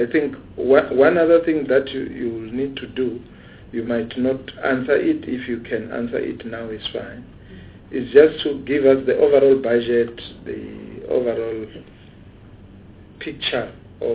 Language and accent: English; Limpopo, South Africa; here I said I come from Limpopo.